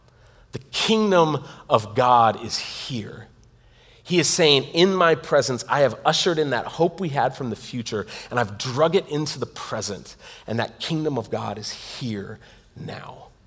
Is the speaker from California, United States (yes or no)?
yes; California, United States; Now, I'm from California. So maybe it isn't a blizzard, I don't know.